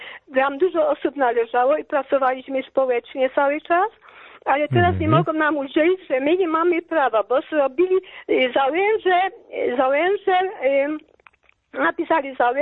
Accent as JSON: {"language": "Polish", "town": "Katowice", "region": "Silesian Voivodeship", "country": "Poland", "tie": "born or raised there", "said": "jestem Ślązaczką, urodzoną Ślązaczką. Mieszkam w Katowicach, urodziłam się w Katowicach, w Ligocie. Mieszkam, pracowałam."}